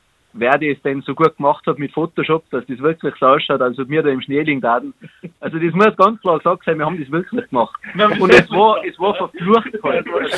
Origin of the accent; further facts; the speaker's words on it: Bradenbach, Tyrol, Austria; hallo. Ich bin aus Bradenbach, auch aus dem Tiroler Unterland.